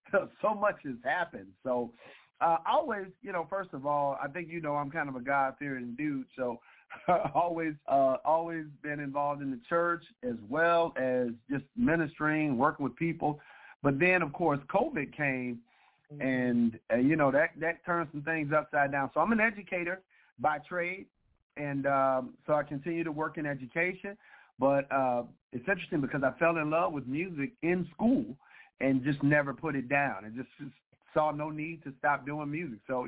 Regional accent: Detroit, Michigan, United States; born and raised in Detroit, Michigan.

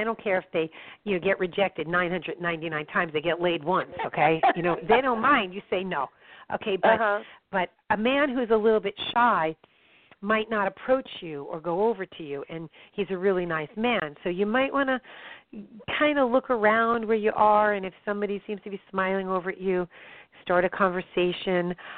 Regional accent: New York, United States; Well, that fits for Georgia, but I'm from New York.

